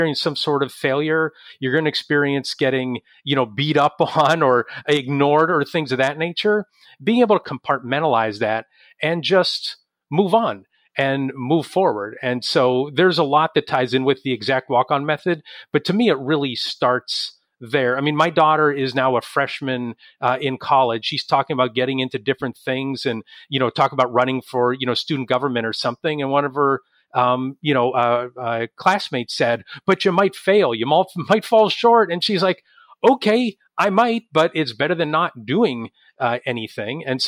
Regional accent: Erie, Pennsylvania, United States; Gannon University in my hometown of Erie, Pennsylvania.

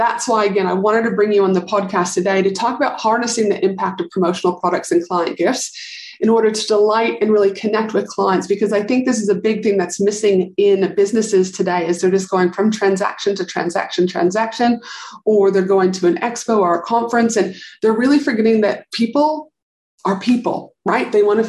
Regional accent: Canada; And I know, like, I grew up obviously in Canada, and I remember also our summers.

